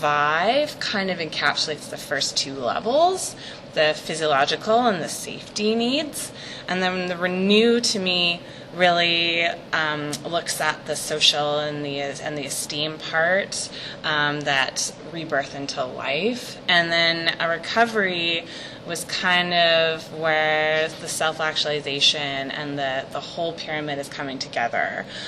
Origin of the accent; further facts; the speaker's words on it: Vancouver, British Columbia, Canada; I'm anorexic from Vancouver.